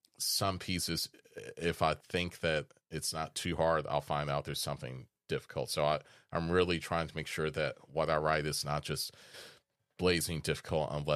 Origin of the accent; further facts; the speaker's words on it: Des Moines, Iowa, United States; born there; I was born in Des Moines, Iowa.